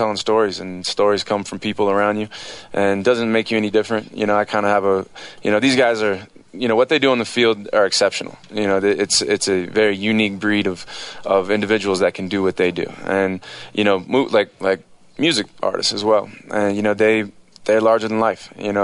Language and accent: English; Tampa, Florida, United States; born or raised there; also born or lived in Alabama